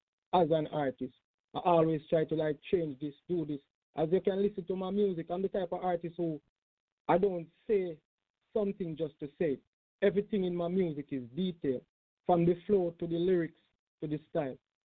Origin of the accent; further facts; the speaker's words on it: Manchester, Jamaica; now in Connecticut, United States; First of all, I'm living in Connecticut right now in the U.S. And I'm from Jamaica, Manchester, Jamaica. You know what I mean? You know, that's … land, right? That's where I'm from.